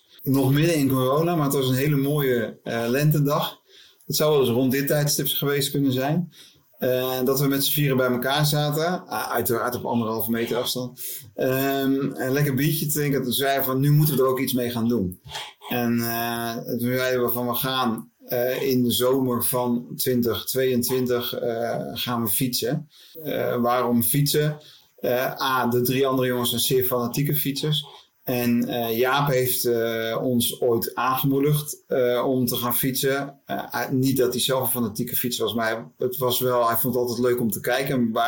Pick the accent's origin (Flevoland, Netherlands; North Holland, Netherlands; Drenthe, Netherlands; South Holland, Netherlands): Flevoland, Netherlands; Swifterbant; born there; dus van Zwifterband, onze geboorteplaats